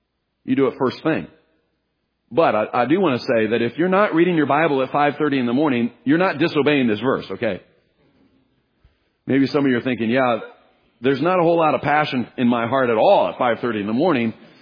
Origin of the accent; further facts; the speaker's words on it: Kansas City, Missouri, United States; I understand that because I'm from Kansas City and my team's in there too.